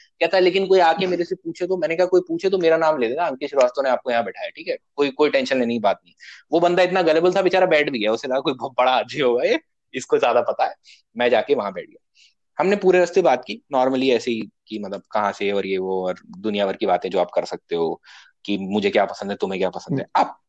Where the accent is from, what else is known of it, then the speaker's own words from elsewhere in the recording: Delhi, India; मैंने कहा हम लोग दिल्ली से हैं।